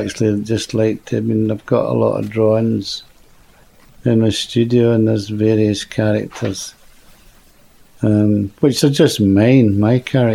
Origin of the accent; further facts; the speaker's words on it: Scotland, United Kingdom; I was working with a Scottish writer. I'm Scottish, and it was printed in Scotland.